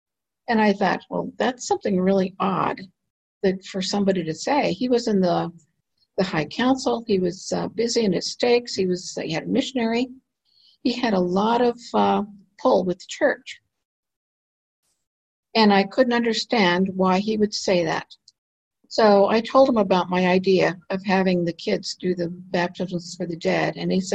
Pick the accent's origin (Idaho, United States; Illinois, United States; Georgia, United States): Idaho, United States; I grew up in Idaho. I went to seminary. I went to Ricks College. I was a devout Mormon